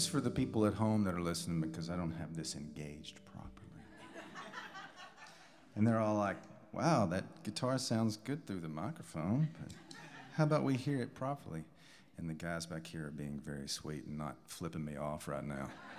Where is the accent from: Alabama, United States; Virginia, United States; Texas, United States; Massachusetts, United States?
Alabama, United States; And I'm from the Shoals, so you know, I grew up playing in bands